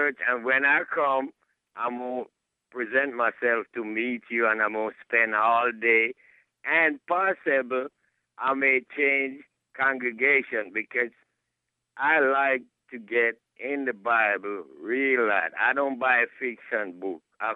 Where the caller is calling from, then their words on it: Akron, Ohio, United States; But before I go, I want to tell you that I'm not far from Brecksville. I'm in Akron.